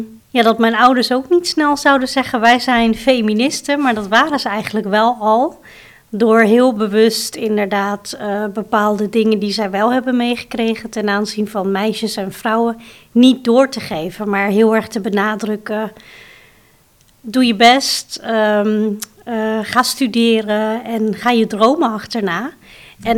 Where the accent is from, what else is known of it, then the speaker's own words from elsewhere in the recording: Almelo, Overijssel, Netherlands; born there; ik ben geboren in Almelo met een zusje en heb een grote familie.